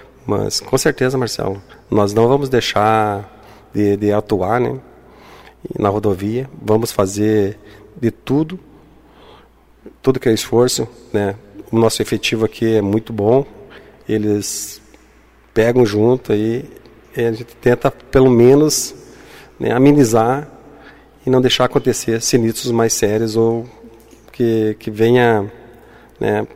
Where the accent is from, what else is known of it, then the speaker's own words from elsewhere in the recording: Tapera, Rio Grande do Sul, Brazil; eu fiquei muito contente em retornar para Tapera. É a minha terra, dá para dizer terra natal.